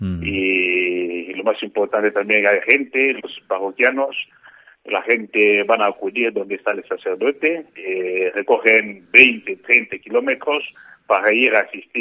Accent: Popokabaka, Kwango, DR Congo; Pues yo soy de la República Democrática del Congo y soy de la diócesis de Popocabaca, en la provincia de Cuango.

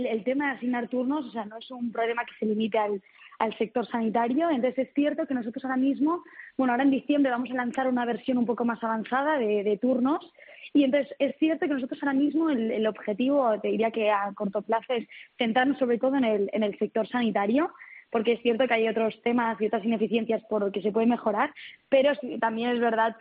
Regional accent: Barcelona, Catalonia, Spain; also born or lived in United States; yo soy de Barcelona, pero estudié biomedicina en Estados Unidos, en Harvard

